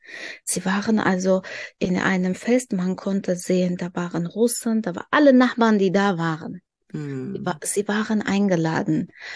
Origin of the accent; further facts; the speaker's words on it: Dushanbe, Tajikistan; Ich komme aus Duschanbe, das ist die Hauptstadt von Tadschikistan. Das Land liegt in Zentralasien.